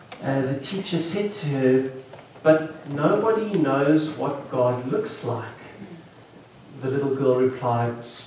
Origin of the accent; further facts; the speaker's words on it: South Africa; As Sharon said … from South Africa.